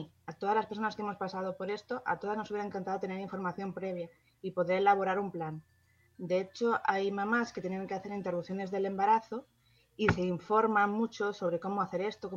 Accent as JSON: {"language": "Spanish", "country": "Spain", "said": "si somos españoles todos"}